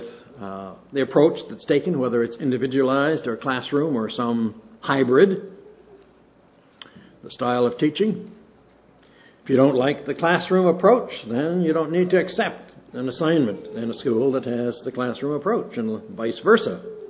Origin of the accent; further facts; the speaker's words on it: Ontario, Canada; Now, I'm a Canadian. I've been indoctrinated in Canadian ways of grading, and we in Canada, at least in Ontario